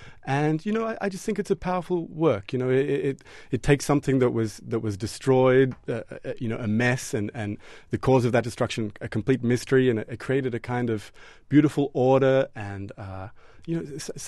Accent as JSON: {"language": "English", "country": "Australia", "moved": "yes", "lives_now": "United States", "said": "I came from Australia myself 3 years ago, yeah."}